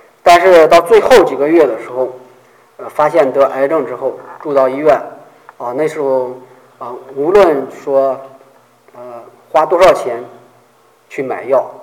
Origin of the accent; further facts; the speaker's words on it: China; now in United States; 那我们过去在小时候在中国的时候受教育啊